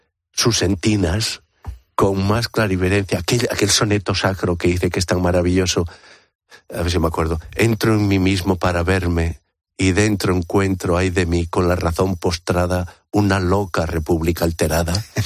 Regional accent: Spain; uno de los defectos que tenemos como españoles a la hora de pensar

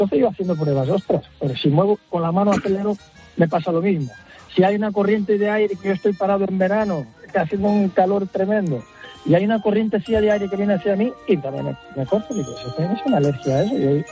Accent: Angola; now in Palma, Spain; Yo soy de Angola, vivo aquí en Palma de Mallorca

